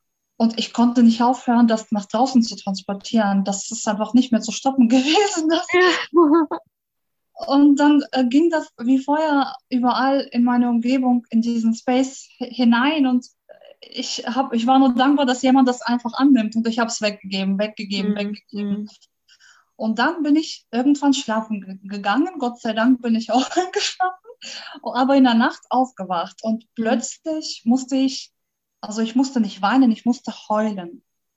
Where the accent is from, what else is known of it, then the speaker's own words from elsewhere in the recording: Russia; now in Bremen, Germany; Ich lebe in Bremen. Ich komme eigentlich aus Russland und lebe seit 20 Jahren in Deutschland.